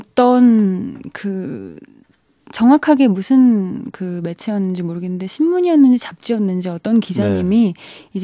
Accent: Busan, South Korea; 제가 부산 출신이에요. 그러니까 저희 고향이 부산이고 저는 20살까지 부산에서 자랐어요. 그래서 이제 흥분하면 사투리도 많이

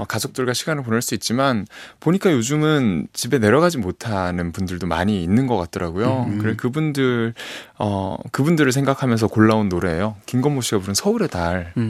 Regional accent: Ulsan, South Korea; 저 고향 울산이요.

